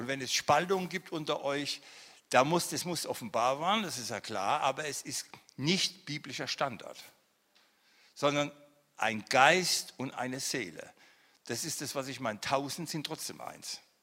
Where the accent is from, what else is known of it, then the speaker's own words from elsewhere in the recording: Odenwald, Germany; Und im Odenwald, wo ich herkomme, heißt es Almoi.